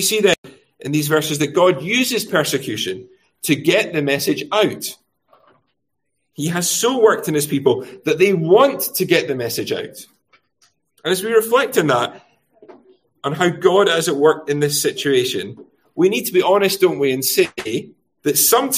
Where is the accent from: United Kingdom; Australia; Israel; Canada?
United Kingdom; Glasgow, Scotland; when my parents moved to the area that I grew up in Glasgow